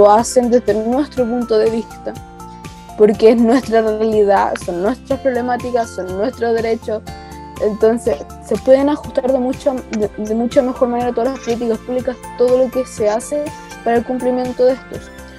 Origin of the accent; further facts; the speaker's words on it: Chile; Nuestro país se quedó en una etapa que yo creo que sí. Yo le digo conservacionismo. Yo creo que se quedó en una etapa de adultocentrismo. Yo siento que no. En Chile la participación es baja.